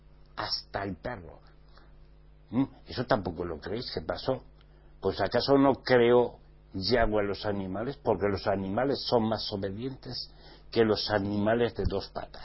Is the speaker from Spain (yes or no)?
yes; Spain; Hace muchos años en mi tierra, en España, no había celulares.